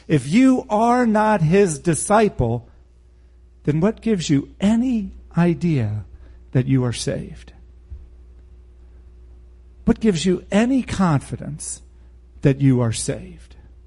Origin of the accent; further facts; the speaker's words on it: United States; I grew up in America, in which most people went to church or considered themselves Christians